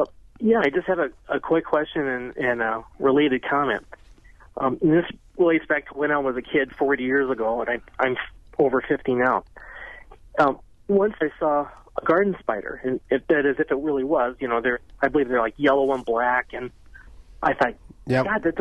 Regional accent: Wisconsin Rapids, Wisconsin, United States; I was raised just outside of Wisconsin Rapids, and there was a hardwoods near our house that we would play

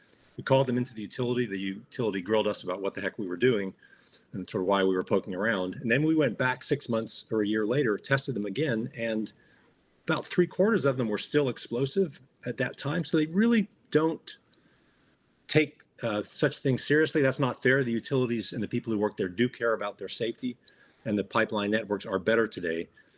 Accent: Chicago, Illinois, United States; born or raised there; now in California, United States

